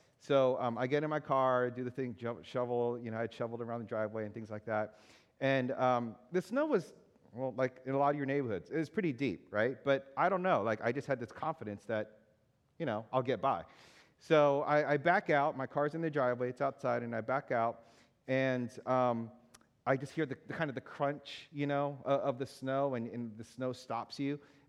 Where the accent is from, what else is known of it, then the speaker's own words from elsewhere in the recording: East Coast, United States; come on, I'm like from the East Coast. I know how to drive in the snow, okay?